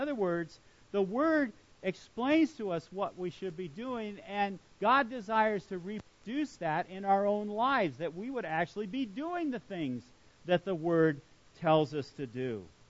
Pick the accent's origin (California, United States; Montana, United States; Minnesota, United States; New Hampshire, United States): California, United States; Long Beach; You know, I grew up in Long Beach. I was born there, grew up there, and there's a place in Long Beach called the Traffic Circle.